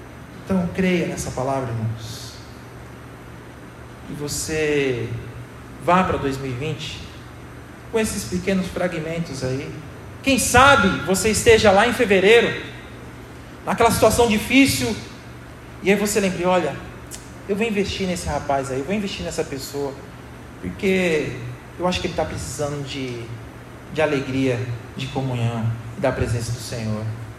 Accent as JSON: {"language": "Portuguese", "region": "Northeast Region", "country": "Brazil", "said": "eu vim de lá de cima, eu vim do Nordeste, meu negócio é rápido, assim."}